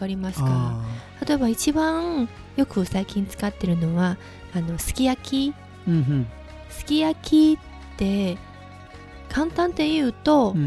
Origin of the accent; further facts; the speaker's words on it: China; now in Japan; 但是上海エリアとかうちの地元は関東煮って言ってる、